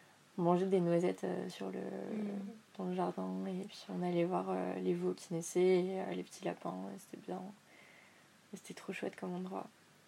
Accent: Bordeaux, Nouvelle-Aquitaine, France; born there; also born or lived in Paris suburbs; Je suis née à Bordeaux. Mes parents étaient étudiants à l'époque. Du coup, on y restait à peu près un an, je crois. Ensuite, on a déménagé en banlieue parisienne.

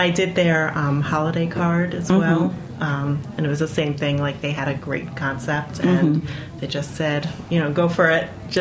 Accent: New York, United States; accent: New York; Now I'm going to use my New York accent.

